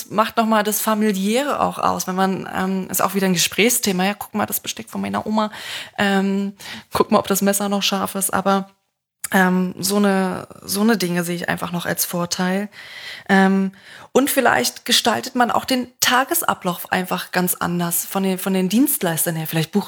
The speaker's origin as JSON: {"language": "German", "region": "Berlin", "country": "Germany", "said": "Ich bin Berliner, genau."}